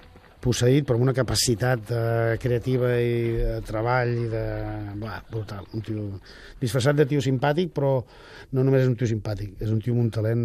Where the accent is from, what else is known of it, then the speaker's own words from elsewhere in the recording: Catalonia, Spain; accent: Catalan; Però si tinc accent català